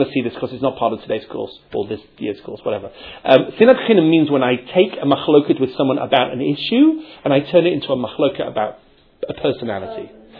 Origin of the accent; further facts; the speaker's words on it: England, United Kingdom; Look, I'm English. We barely touch our wives and children.